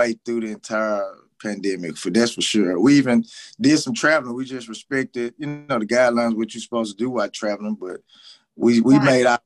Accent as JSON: {"language": "English", "town": "Memphis", "region": "Tennessee", "country": "United States", "said": "I'm from Memphis, Tennessee. North Memphis to be exact."}